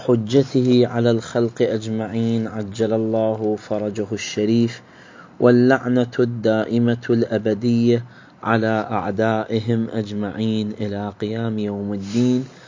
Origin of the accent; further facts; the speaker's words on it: Iraq; من الشرابات المتداولة عندنا بكثرة عندنا في العراق يعني، أو في بعض المحافظات على الأقل.